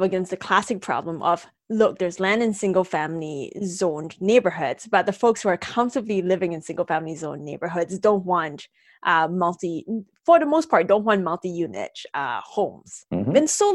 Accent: Singapore; born there; so I was born in Singapore and the entire island is covered in apartment buildings.

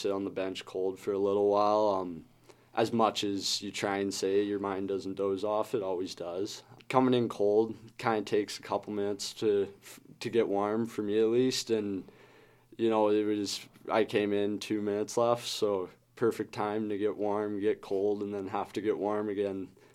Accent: Calgary, Alberta, Canada; Just growing up in Calgary, he was kind of our hometown hero at the time when I was growing up.

